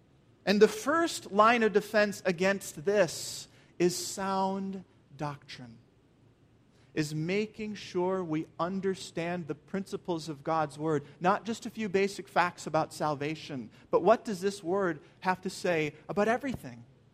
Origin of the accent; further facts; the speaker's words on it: Minnesota, United States; I grew up in Minnesota, and Minnesota has like 100,000 million lakes, as you've probably heard before. And I grew up on a lake, and I had a boat